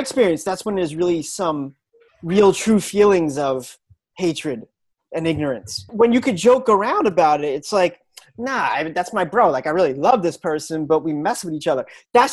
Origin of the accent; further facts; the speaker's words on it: New York, United States; Like, you know, growing up on Long Island, you made fun of the Jews, the Italians, the Irish, and the German.